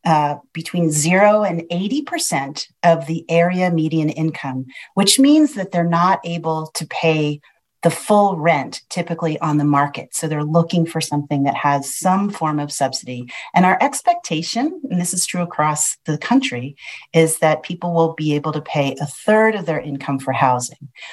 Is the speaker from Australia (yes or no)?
no; Philadelphia, Pennsylvania, United States; born there; And I was born in Philadelphia